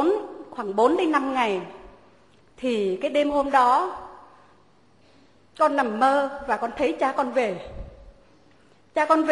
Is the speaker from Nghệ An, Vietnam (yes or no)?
yes; Nghệ An, Vietnam; now in Pleiku, Vietnam; Vợ chồng con sinh ra và lớn lên tại tỉnh Nghệ An, một miền quê mà chịu một cái nóng rất là khắc nghiệt mỗi khi mùa hè đến